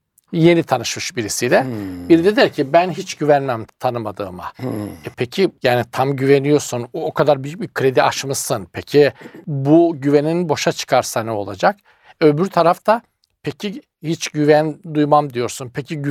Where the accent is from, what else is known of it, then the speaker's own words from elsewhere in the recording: Eastern Black Sea, Turkey; Doğu Karadeniz genel olarak öyle yani. Mesela bir iç Anadolu'nun dinginliği, bir Ege ve Akdeniz'in rahatlığı bizde genişliği bizde yoktur yani.